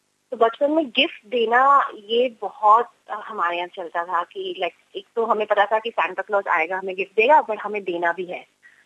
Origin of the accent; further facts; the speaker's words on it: South India, India; मैं साउथ से बिलोंग करती हूँ, तो मेरी family usually lived away from south of India.